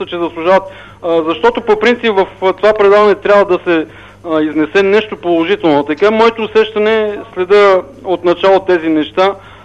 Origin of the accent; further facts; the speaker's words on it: Plovdiv, Plovdiv Province, Bulgaria; и съм от Пловдив.